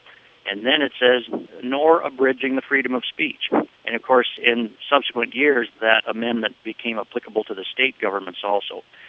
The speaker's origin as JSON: {"language": "English", "town": "Omaha", "region": "Nebraska", "country": "United States", "tie": "born or raised there", "said": "I was born and raised in Omaha. I raised my own children in Omaha. But 10 or 12 years ago, my wife and I discovered Iowa."}